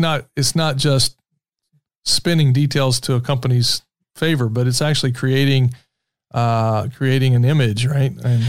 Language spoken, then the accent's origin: English; Indiana, United States; obviously growing up in Central Indiana myself, I'm intensely familiar with Indianapolis Motor Speedway and the Indy 500.